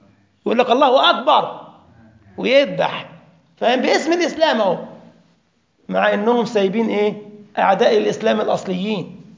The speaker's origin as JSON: {"language": "Arabic", "town": "Giza", "region": "Giza Governorate", "country": "Egypt", "said": "أنا من الجيزة في مصر، يقول لك الجيزاوية."}